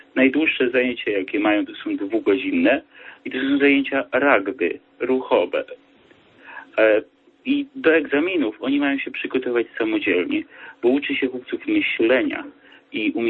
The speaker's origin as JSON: {"language": "Polish", "town": "Opole", "region": "Opole Voivodeship", "country": "Poland", "said": "Bo jestem z Opola, przepraszam."}